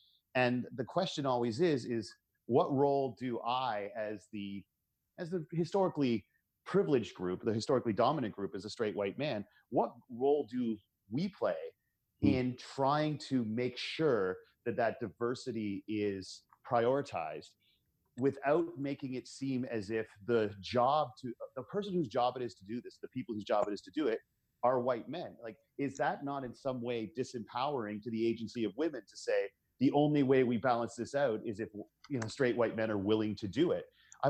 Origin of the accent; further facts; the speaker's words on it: Canada; now in United States; I'm Canadian